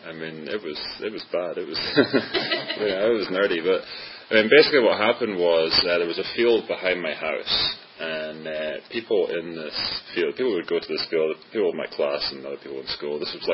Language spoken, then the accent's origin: English; Scotland, United Kingdom; So, I was born and raised in Scotland